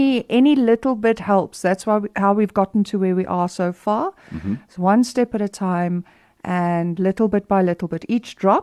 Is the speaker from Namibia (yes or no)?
yes; Namibia; even though we are from Namibia and we are a small, less populated country, we can be big